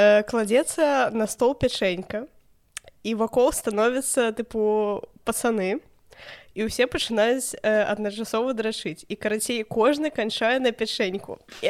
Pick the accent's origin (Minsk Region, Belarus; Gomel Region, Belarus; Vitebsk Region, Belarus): Minsk Region, Belarus; Serabranka; Я проста вырасла ў Серабранцы